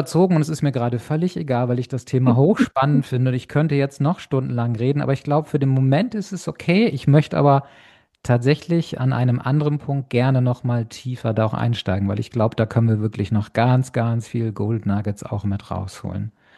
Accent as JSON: {"language": "German", "country": "Germany", "moved": "yes", "said": "dabei lebe ich schon lange nicht mehr in Deutschland, aber ich nehme es trotzdem, weil ich ja Deutschland bin, Deutscher bin."}